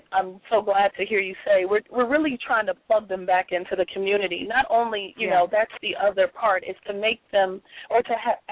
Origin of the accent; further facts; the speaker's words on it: Irvington, New Jersey, United States; And I do believe in our urban epicenters, and that's where I'm from. I grew up in Irvington